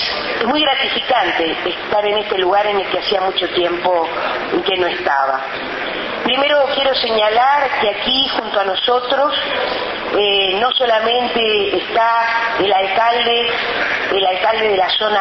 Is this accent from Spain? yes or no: no; Uruguay; lo que somos los uruguayos